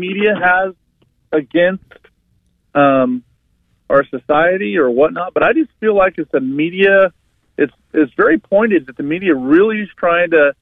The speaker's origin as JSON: {"language": "English", "town": "Portland", "region": "Oregon", "country": "United States", "said": "I'm from Oregon, downtown Portland"}